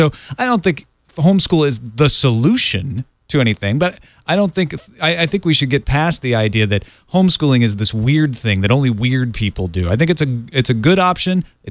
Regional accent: Illinois, United States; when I heard about people being homeschooled growing up in Southern Illinois

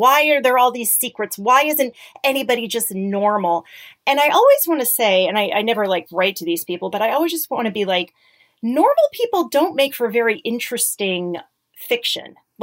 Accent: Connecticut, United States; I grew up in Connecticut. I grew up in a suburb. I grew up in this like very pretty, very preppy, very WASPy part of Connecticut.

